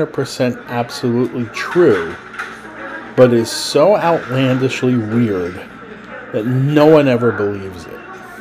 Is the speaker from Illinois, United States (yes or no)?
no; New Jersey, United States; It says New York Giants, and I'm from New Jersey.